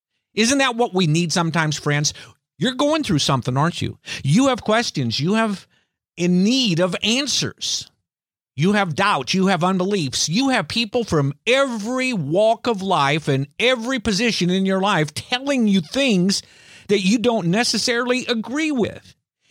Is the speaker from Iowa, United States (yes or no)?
yes; Iowa, United States; now in Biloxi, United States; I grew up in Iowa, and I was sent to Keesler Air Force Base, never heard of Biloxi, Mississippi, but I fell in love with it.